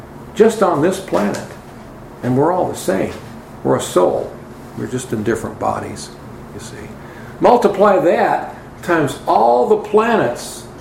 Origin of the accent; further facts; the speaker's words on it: United States; Well, I'm an American.